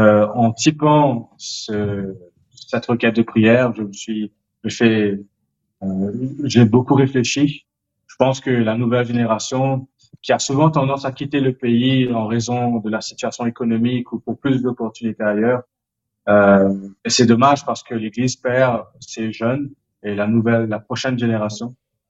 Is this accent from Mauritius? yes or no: yes; Mauritius; je pense que en tant que Mauricien, c'est vrai qu'on a beaucoup d'aide